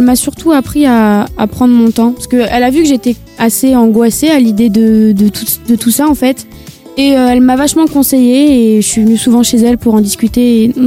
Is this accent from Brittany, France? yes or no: no; Bourgogne-Franche-Comté, France; je rentre souvent chez moi en Bourgogne